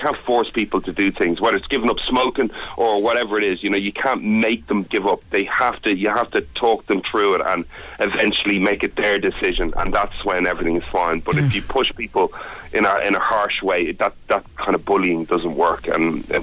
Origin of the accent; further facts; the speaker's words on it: Ireland; I'm from Rough Ireland.